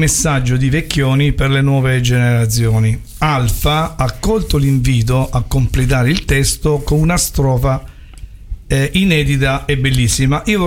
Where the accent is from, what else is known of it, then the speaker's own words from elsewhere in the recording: Nardò, Apulia, Italy; Sono di Nardò, provincia di Lecce, nel Retino.